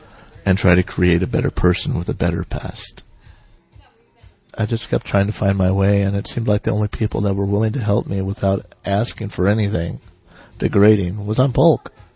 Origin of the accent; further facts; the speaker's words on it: Ireland; I'd worked with Irish people before, and I'm Irish, and decided to create a character